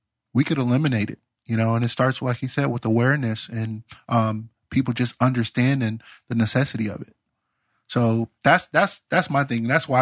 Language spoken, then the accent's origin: English; Indiana, United States; When I grew up in Indiana, I remember there were days or nights sometimes where we didn't lock our front door